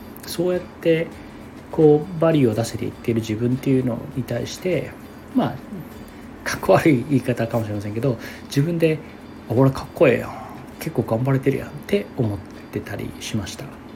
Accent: Nara, Japan; 自慢じゃないですけど、私奈良に生まれて、で普通の小学生を奈良で過ごして、小学校の6年間で我が学校に外国人は0人でしたね。で中学高校とこれも奈良に行ったんですけども

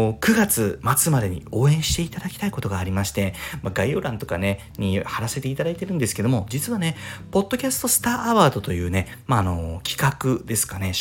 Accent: Fukuoka, Japan; 僕の住んでるエリアは福岡県ではあるんですけども、めちゃくちゃその方言が強いエリアというわけではないんですよ。

